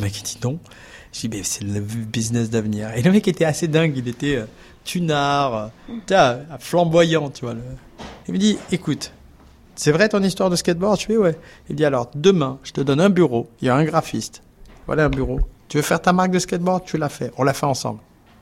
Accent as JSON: {"language": "French", "town": "Montagne", "region": "Nouvelle-Aquitaine", "country": "France", "accent": "south-western French", "said": "J'ai l'accent du sud-ouest, faut pas oublier que je viens de Montagne. Je parle comme ça."}